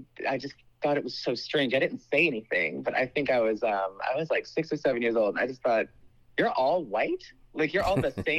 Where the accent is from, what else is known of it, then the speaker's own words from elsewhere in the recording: Woodbridge, Virginia, United States; I didn't know what I was going to do about it because I'm from Woodbridge, Virginia.